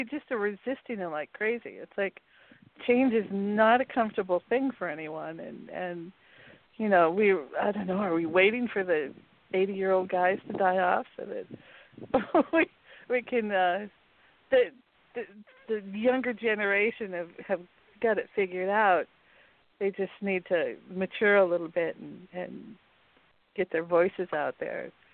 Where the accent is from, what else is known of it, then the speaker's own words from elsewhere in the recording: Montana, United States; I never grew up that way. I grew up in Montana